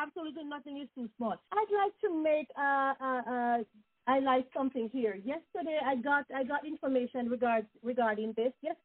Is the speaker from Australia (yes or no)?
no; Jamaica; I mean, you know what it is growing up in Jamaica, how hard it was.